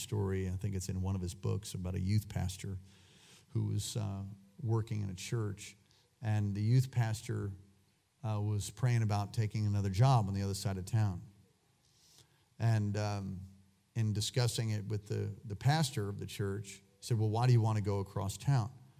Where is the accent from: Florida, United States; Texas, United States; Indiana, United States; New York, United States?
New York, United States; New York City; now in Alaska, United States; I was born in on 12th Street on the East Side at St. Vincent's Hospital, and Brother Toby, he born and raised in Brooklyn. Yeah, we're both two New Yorkers.